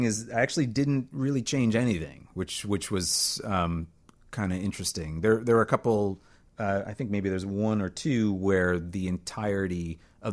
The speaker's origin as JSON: {"language": "English", "region": "East Coast", "country": "United States", "said": "I'm from the East Coast, and I've lived there all my life."}